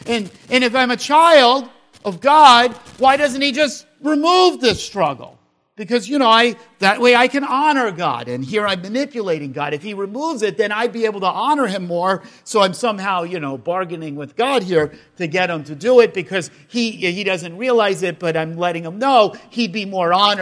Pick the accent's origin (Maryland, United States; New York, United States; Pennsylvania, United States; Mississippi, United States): New York, United States; accent: New York; No picking up my New York accent there.